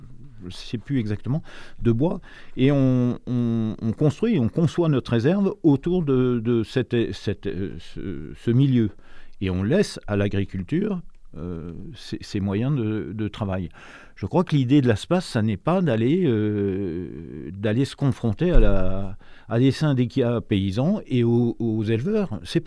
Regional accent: Grand Est, France; je suis originaire des Ardennes. Et donc, je pense que c'est un lieu privilégié puisque j'étais dans la partie forestière des Ardennes et jusqu'à l'âge de 18 ans. Donc, j'en ai 70 aujourd'hui

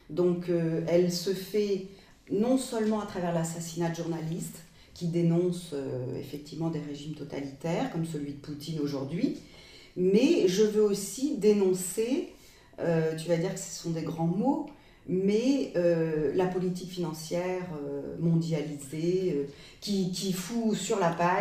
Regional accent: France; Et moi, je suis française.

